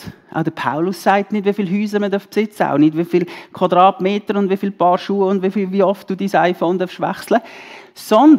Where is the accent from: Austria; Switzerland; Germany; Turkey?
Switzerland; Darum sind wir Schweizer die zufriedenste Nation der ganzen Welt.